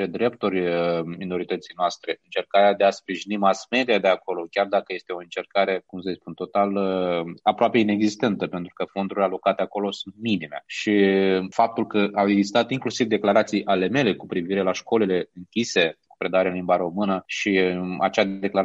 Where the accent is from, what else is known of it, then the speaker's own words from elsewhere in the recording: Moldova; eu sunt din Republica Moldova